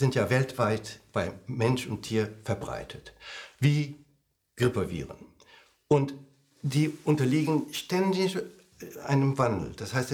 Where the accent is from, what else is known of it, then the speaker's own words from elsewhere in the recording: Thailand; now in Germany; Ich liebe meine Heimat Thailand und ich bin auch Thailänder geblieben, lange, lange Zeit. auch nachdem ich deutscher Beamter geworden bin, war ich Thailänder. Und ich habe die deutsche Staatsangehörigkeit erst angenommen vor 2 Jahren. Da bin ich deutscher Bürger